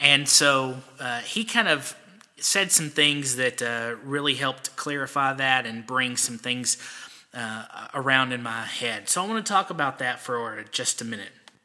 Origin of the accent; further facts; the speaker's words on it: Alabama, United States; I was born and raised in Alabama, so I'm an Alabama homer, especially when it comes to football.